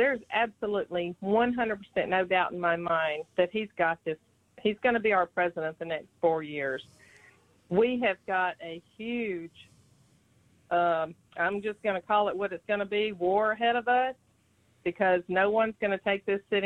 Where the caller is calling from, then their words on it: Wichita, Kansas, United States; I'm calling from Wichita, Kansas, and I personally believe that things have unfolded the way they should have been all in all.